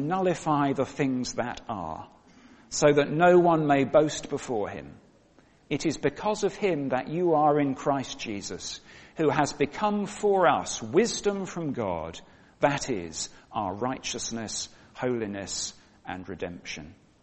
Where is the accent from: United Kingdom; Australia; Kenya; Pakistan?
United Kingdom; Scotland; I'm Scottish.